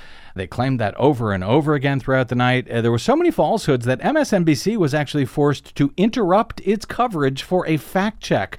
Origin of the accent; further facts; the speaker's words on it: St. Louis, Missouri, United States; the McCloskeys, that couple from St. Louis, Missouri, from my hometown